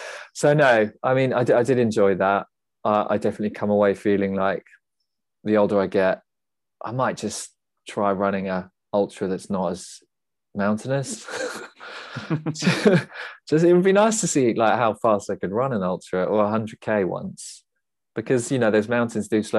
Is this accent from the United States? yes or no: no; England, United Kingdom; I come from England and not the mountainous part of England.